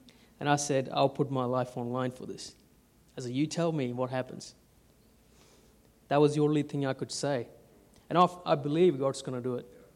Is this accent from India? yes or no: yes; India; I grew up in India, and I finished school in 2003